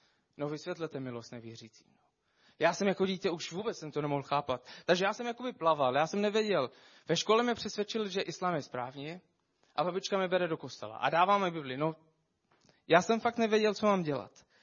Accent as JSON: {"language": "Czech", "country": "Syria", "tie": "born or raised there", "said": "Já jsem vyrůstal v Sýrii, jak většina z vás ví, na takový předměstí na okolo hlavního města."}